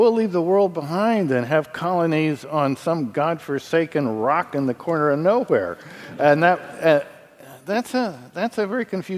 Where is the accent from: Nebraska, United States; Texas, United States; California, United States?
Nebraska, United States; I'm from Nebraska. There is no Prairie Lands National Park, probably never will be.